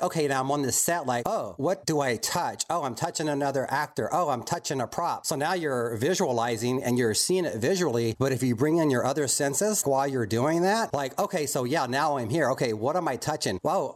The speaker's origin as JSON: {"language": "English", "region": "Texas", "country": "United States", "said": "because I'm from Texas and you can see forever because it's so flat."}